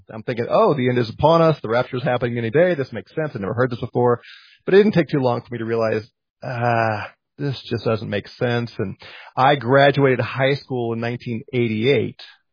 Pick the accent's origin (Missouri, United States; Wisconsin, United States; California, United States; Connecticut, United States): Missouri, United States; St. Louis; I immediately enrolled in Covenant Theological Seminary in St. Louis, my hometown.